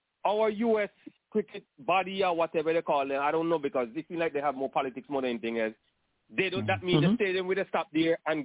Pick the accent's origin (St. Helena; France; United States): St. Helena; Ladder Hill; Let me talk for Ladder Hill itself, because I'm from Ladder Hill.